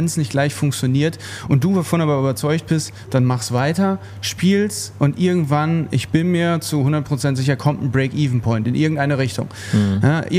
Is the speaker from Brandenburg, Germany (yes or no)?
no; Dortmund, North Rhine-Westphalia, Germany; now in Stuttgart, Germany; Ursprünglich bin ich oben aus Dortmund. Hm. Und dann hat es mich durch Zufall eigentlich nach Stuttgart verschlagen. Und deswegen kein gebürtiger Schwabe, wie sagt man, neigeschmeckt mittlerweile.